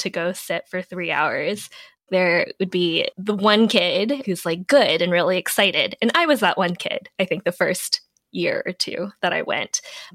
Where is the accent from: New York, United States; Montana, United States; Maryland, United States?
Maryland, United States; Ellicott City; also born or lived in Augusta, Georgia; I grew up half in Ellicott City, Howard County, Maryland, and half in Augusta, Georgia.